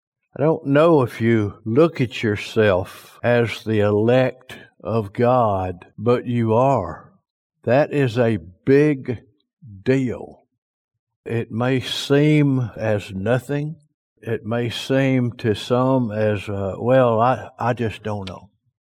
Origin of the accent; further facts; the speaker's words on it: Spring Hill, Louisiana, United States; I grew up in Spring Hill, Louisiana. I was there quite a long time till I grew up and we moved off to other places.